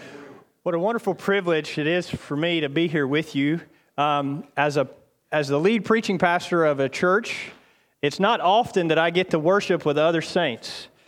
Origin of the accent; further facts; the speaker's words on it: United States; born there; accent: southern; Well, you'll bear patiently with me if my southern drawl comes out. I am an American by birth, but I claim my citizenship in heaven.